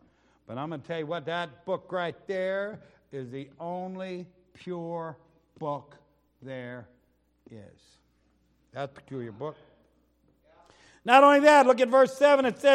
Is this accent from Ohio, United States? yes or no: no; Tennessee, United States; born there; Like I said, I was born in Tennessee.